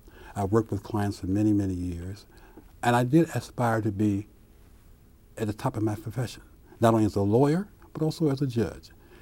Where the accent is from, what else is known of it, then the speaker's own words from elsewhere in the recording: Ohio, United States; And she was from Illinois. I was from Ohio. And I had not been in the South at all.